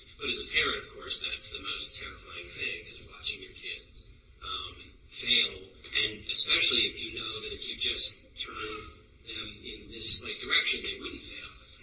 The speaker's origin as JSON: {"language": "English", "region": "Virginia", "country": "United States", "tie": "born or raised there", "said": "I live now across the river from where I grew up in Virginia, and we used to shoot 22s across the river, which means I was basically shooting at the house I now live in."}